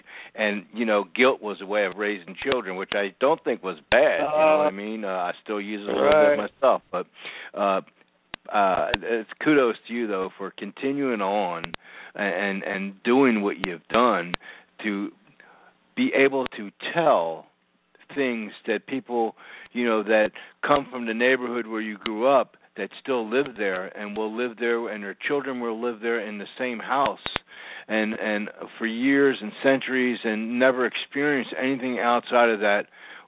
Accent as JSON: {"language": "English", "town": "Norristown", "region": "Pennsylvania", "country": "United States", "tie": "born or raised there", "said": "I grew up in a town called Norristown, Pennsylvania, right outside of Philadelphia, by King of Prussia Valley Forge area."}